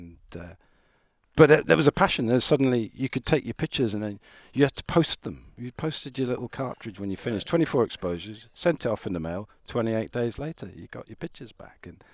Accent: Ireland; I'm Irish, and that's part of the culture there.

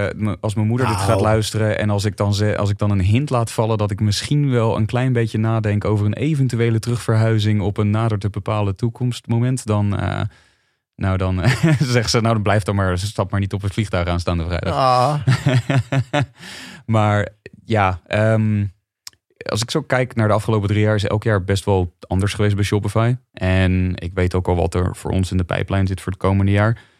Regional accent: Netherlands; moved away; Ik ben gewend uit Nederland dat je eens per jaar een beoordelingsgesprek krijgt

